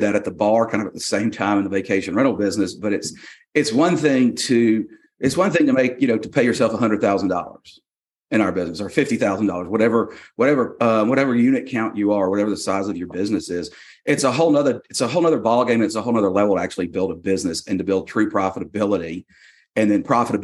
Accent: Birmingham, Alabama, United States; But I grew up in Birmingham, Alabama. We had a condo down in Destin, or multiple condos growing up.

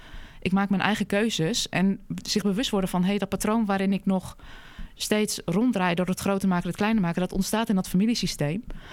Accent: Deventer, Overijssel, Netherlands; En als je bijvoorbeeld kijkt, ik kom uit Deventer

